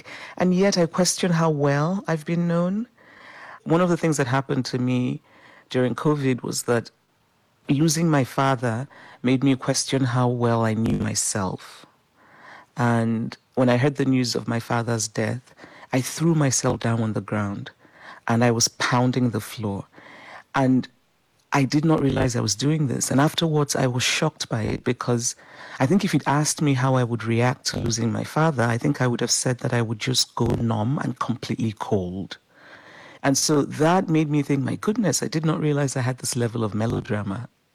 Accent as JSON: {"language": "English", "country": "Nigeria", "said": "She's from Guinea, I'm Nigerian, she's Muslim, I'm Christian"}